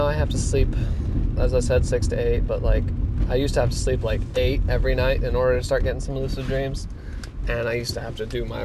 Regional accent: United States; That's right. I'm American.

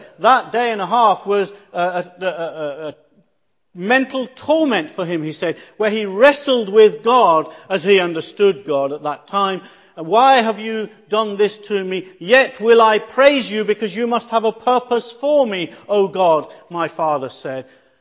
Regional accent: Leicester, East Midlands, United Kingdom; as I grew up in Leicester, I went to school and learned maths and English and history and geography and biology, etc., and grew up in that environment academically. And in the home, it was a devout religious Hindu household

